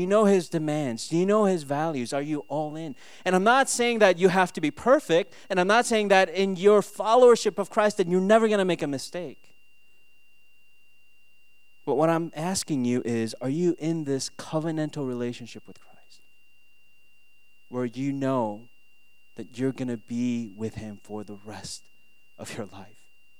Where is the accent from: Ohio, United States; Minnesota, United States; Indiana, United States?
Minnesota, United States; because I grew up in Minnesota, and I'm a huge Minnesota fan.